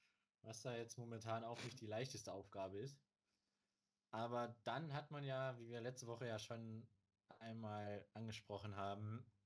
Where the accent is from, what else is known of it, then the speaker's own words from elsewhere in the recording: Cologne, North Rhine-Westphalia, Germany; für mich schon das höchste der Gefühle als Kölner